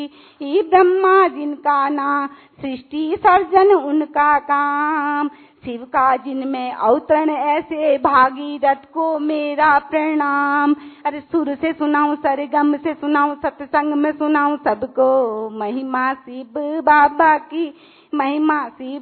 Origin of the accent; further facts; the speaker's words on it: Haldwani, Uttarakhand, India; मैं हल्द्वानी उत्तराखंड से हूँ।